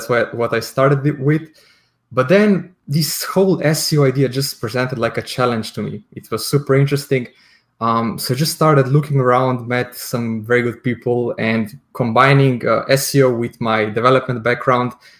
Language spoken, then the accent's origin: English; Slovenia; English is a second language; I come from Slovenia, a very tiny country right next to Italy.